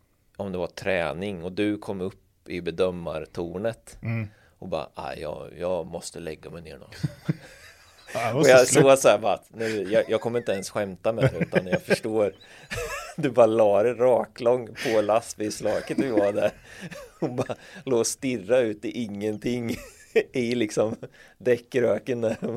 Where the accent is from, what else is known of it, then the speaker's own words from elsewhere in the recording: Linköping, Östergötland, Sweden; för det var ju när vi körde i Linköping, lite på våran hemma liksom. Ja, men både din och min hemstad liksom. Mm. Det är där vi är uppvuxna liksom